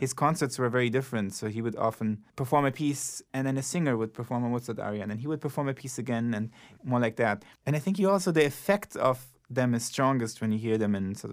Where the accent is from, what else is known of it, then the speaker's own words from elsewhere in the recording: Italy; I grew up in Italy